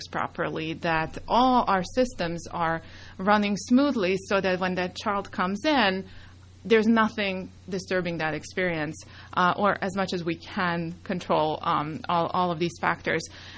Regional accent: Serbia; English is a second language; moved away as an adult; also born or lived in Budapest, Hungary; now in United States; I was born in Serbia in Europe, and that's where I was raised.

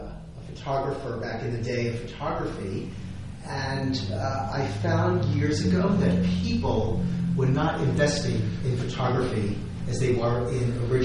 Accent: New York City, New York, United States; a kid growing up in New York City.

